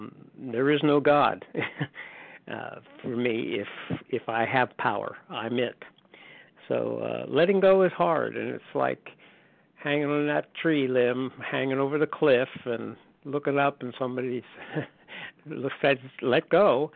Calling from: North Carolina, United States; recovered compulsive overeater from North Carolina.

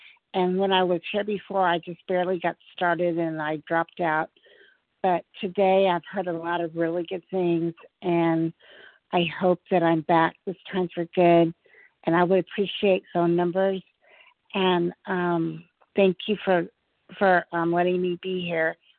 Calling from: Houston, Texas, United States; Houston, Texas.

